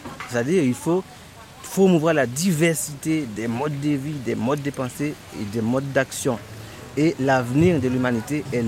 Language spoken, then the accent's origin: French; Haiti; moved away as an adult; also born or lived in Martinique / France; Je suis né en Haïti, j'ai fait mes études primaires et secondaires en Haïti. Après, j'ai poursuivi mes études à l'Université des Antilles de la Guyane, à la Martinique. Et après, je les ai poursuivis en métropole, à l'Université Paris 8, en Saint-Denis.